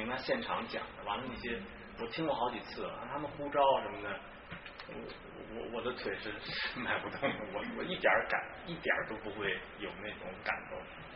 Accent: China; 像我从大陆过来的，完了我又自己学理工的

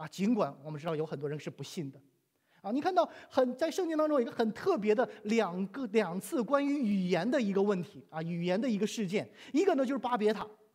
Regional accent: Heilongjiang, China; 我就跟他说我是黑龙江的

